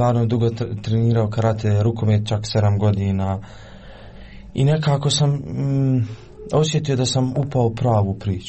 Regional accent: Gornji Vakuf-Uskoplje, Federation of Bosnia and Herzegovina, Bosnia & Herzegovina; Jer dolazim iz mjesta gdje je podijeljeno

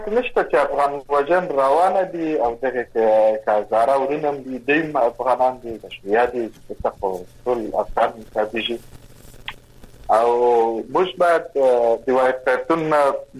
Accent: Kandahar, Afghanistan; لکه موږ د کندهار یو

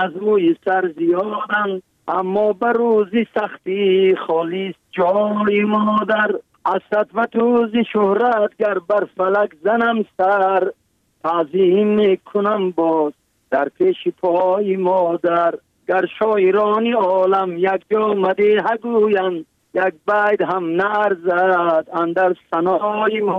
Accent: Tajikistan

